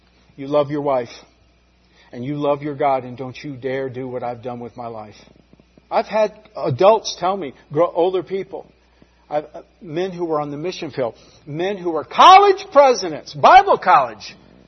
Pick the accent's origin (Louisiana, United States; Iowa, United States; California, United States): California, United States; Growing up in California, where we had the first electric cars 30 years ago